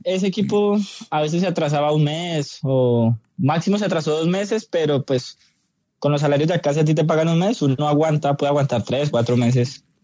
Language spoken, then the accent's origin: Spanish; Carmen de Apicalá, Tolima, Colombia; De Apicalá, no diga que soy de Melgar porque mi mamá se vuelve loca.